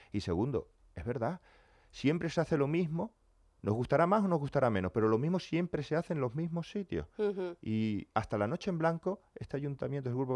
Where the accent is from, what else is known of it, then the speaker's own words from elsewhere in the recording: Puerto del Rosario, Canary Islands, Spain; yo soy del Charco, yo ahora voy a hablar como vecino, somos de los barrios históricos de Puerto Rosario, ¿eh? Ojo, que por ahí empezó Puerto Rosario.